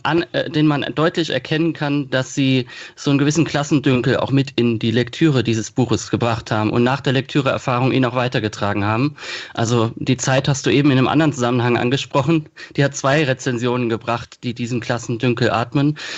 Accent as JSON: {"language": "German", "town": "Kaiserslautern", "region": "Rhineland-Palatinate", "country": "Germany", "said": "Und in Kaiserslautern, wo ich herkomme, wo das Buch auch spielt"}